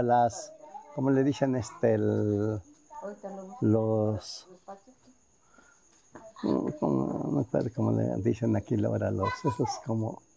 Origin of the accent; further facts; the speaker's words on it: Mexico; Pues como mexicano.